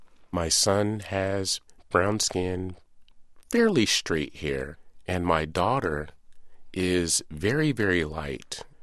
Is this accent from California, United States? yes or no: yes; Pacific Grove, California, United States; I'm from Pacific Grove, California.